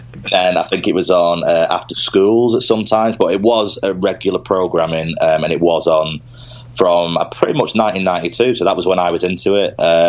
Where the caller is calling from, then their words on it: Manchester, North West England, United Kingdom; I'm contacting you from Manchester, England, which is in the northwest of England.